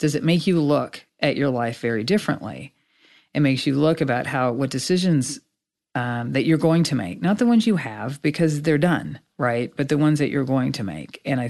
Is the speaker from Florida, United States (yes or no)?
no; Oklahoma, United States; You know, it's that thing that I remember growing up in Oklahoma when somebody would talk about it